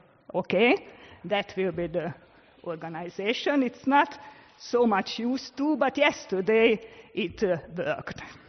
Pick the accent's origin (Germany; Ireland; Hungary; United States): Hungary; from Hungary.